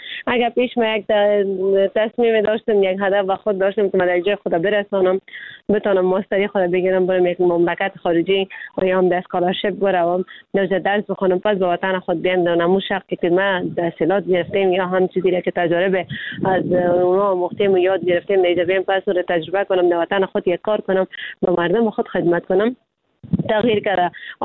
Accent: Afghanistan; چون ما خود ما افغان هستیم

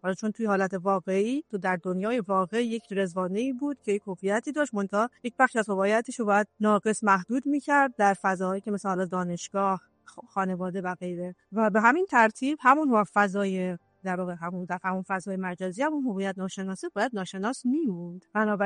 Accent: Gilan, Iran; چون ما گیلانی هستیم

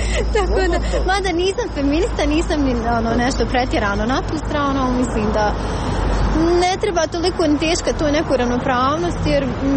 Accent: Bosnia & Herzegovina; Mislim da nije više pitanje uopće muškarci, žene kod nas u Bosni.

